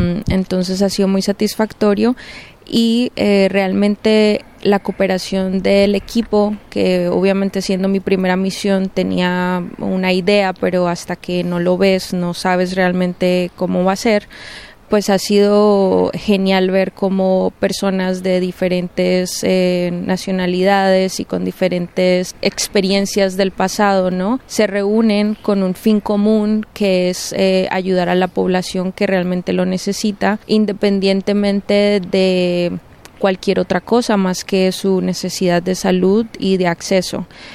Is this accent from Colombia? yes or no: yes; Colombia; now in Dallas, United States; Yo soy colombiana, pero vivo en Estados Unidos hace ya 7 años. Soy enfermera, trabajo en la sala de emergencias en un hospital en Dallas.